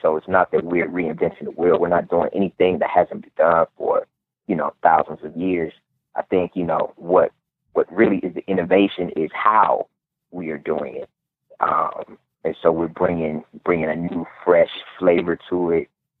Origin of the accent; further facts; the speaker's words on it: Cleveland, Ohio, United States; one of the committee members of the economic development of the NAACP in my hometown of Cleveland, Ohio.